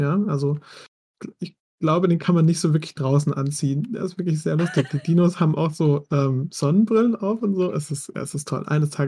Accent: Mannheim, Baden-Württemberg, Germany; ich komme ja aus Mannheim

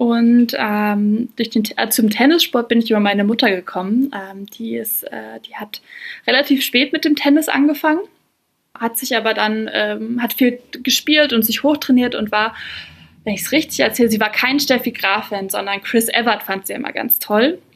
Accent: Lower Saxony, Germany; now in Munich, Germany; ich komme ja auch nicht aus Bayern, sondern auch selber aus Niedersachsen.

